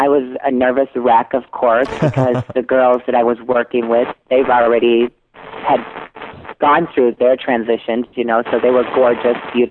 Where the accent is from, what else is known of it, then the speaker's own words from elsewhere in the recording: Waterloo, Iowa, United States; Well, I'm originally from Waterloo, Iowa.